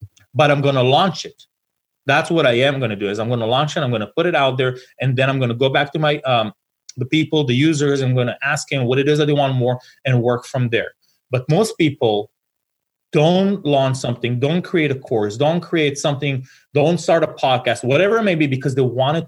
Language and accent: English; Israel; English is a second language; moved away as an adult; now in United States; I've been in this country for 24 years now. I moved here from Israel when I was 21.